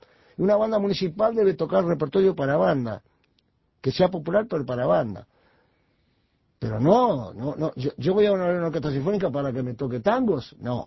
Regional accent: Montevideo, Uruguay; also born or lived in Mercedes; yo nací en Mercedes, a los 4 años me trajeron a Montevideo

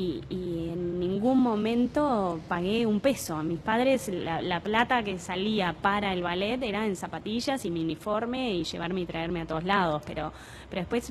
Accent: Uruguay; En realidad, la mayoría somos uruguayos.

